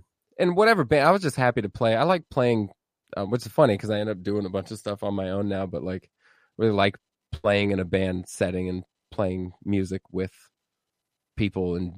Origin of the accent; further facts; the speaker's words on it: Petaluma, California, United States; I grew up in the North Bay, in Petaluma. Little like small town in the North Bay, the Bay, San Francisco Bay Area.